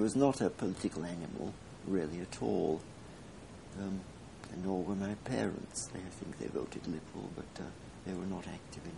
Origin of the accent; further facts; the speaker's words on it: Scarborough, Yorkshire and the Humber, United Kingdom; born there; I was born in Scarborough. My parents were Methodists. My mother had come from a Congregationalist family in Scarborough.